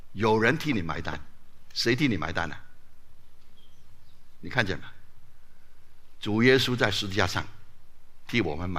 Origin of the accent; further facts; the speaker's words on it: China; 我们是中国人，跟亚伯拉罕拉上什么关系啊？